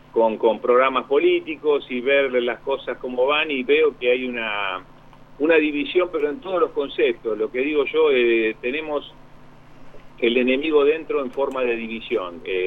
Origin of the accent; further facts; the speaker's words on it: Buenos Aires, Argentina; Y desde chico en el barrio de Pompeya, siempre capital. O sea, yo soy de Capital Federal, soy porteño, pero todos mis padres y mi madre son de Entre Ríos. O sea, toda mi familia son de la provincia de Entre Ríos